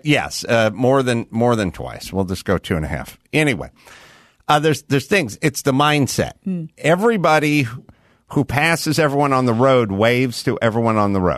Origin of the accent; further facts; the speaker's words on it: California, United States; And I'm from California, so what are the rules?